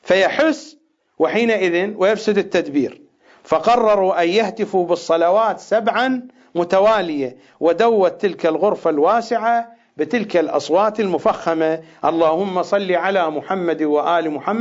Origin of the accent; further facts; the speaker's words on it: Iraq; accent: Iraqi; في اللهجة العراقية الخشم يعني الأنف